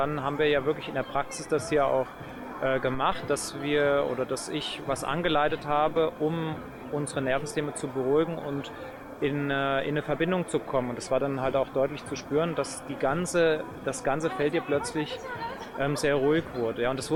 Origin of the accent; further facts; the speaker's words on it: Germany; now in Switzerland; Ich komme aus der Schweiz, da wohne ich inzwischen, komme aber ursprünglich aus Deutschland